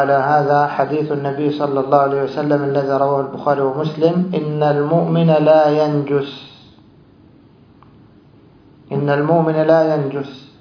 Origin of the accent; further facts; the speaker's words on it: Egypt; الجبن القديم كما عندنا في مصر يضعونه في آنية فخارية